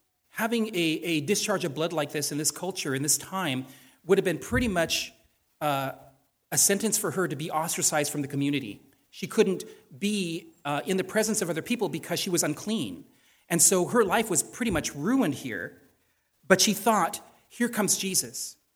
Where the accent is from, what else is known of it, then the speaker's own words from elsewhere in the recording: Portland, Maine, United States; being down here in a border town is a much different thing than being up and growing up in Portland. As a matter of fact, when I was in high school and they said you have to take a foreign language, I decided to take French because I thought French would be good because I'm near Canada